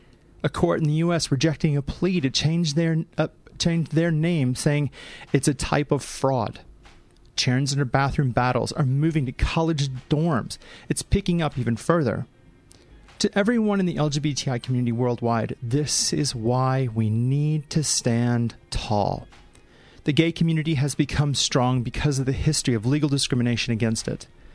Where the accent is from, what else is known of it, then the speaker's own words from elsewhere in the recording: St. Louis, Missouri, United States; the rainbow flags flying down Market Street in my hometown of St. Louis during the Pride Month of June in America